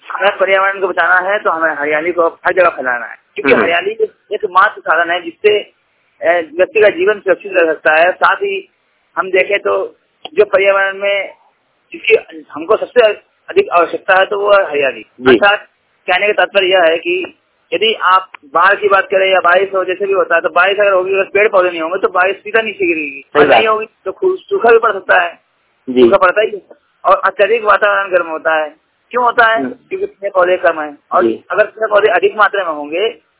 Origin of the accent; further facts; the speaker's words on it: Kanpur, Uttar Pradesh, India; now in New Delhi, India; मैं कानपुर से